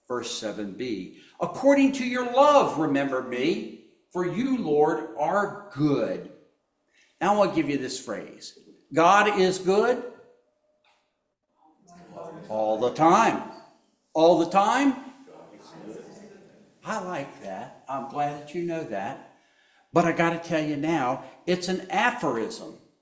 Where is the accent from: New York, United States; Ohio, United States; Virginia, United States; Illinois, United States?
Virginia, United States; whenever I go home, you know, to where I grew up in Northern Virginia, I get the same thing.